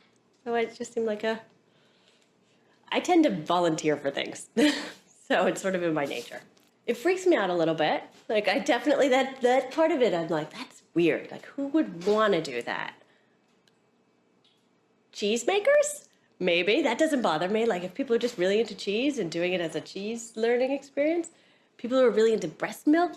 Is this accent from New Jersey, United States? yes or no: yes; New Jersey, United States; I'm 36 years old. I live in Chelsea. I grew up in New Jersey.